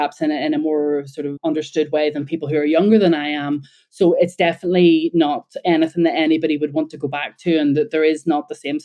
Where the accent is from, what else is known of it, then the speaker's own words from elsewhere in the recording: Belfast, Northern Ireland, United Kingdom; moved away as an adult; Well, yeah, I'm born and bred in Belfast. And in 1998, I was moving from my family home in Belfast to Glasgow to go to university over there.